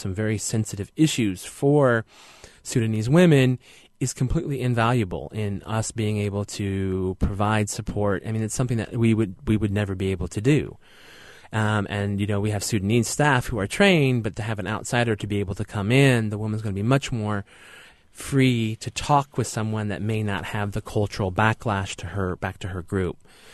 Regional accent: United States; being an American I am, we are such a channel surfing culture here

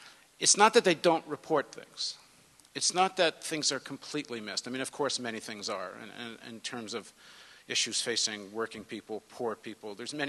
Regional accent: Canada; I'm Canadian, but half of our group now is based in U.S.

